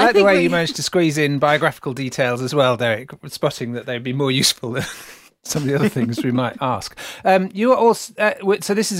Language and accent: English; United Kingdom; accent: British; That's because of my beautiful British accent that was just wowing everybody.